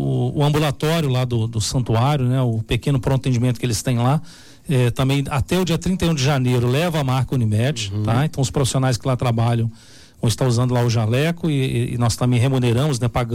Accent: Conselheiro Lafaiete, Minas Gerais, Brazil; lá na minha terra natal, sou mineiro, da cidade de Conselheiro Lafaiete

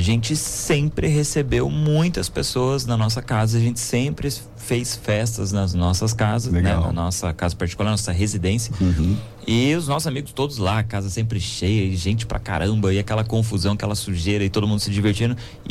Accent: Brazil; eu nasci e cresci no Campo do Galvão, na escola de samba acadêmicos do Campo do Galvão.

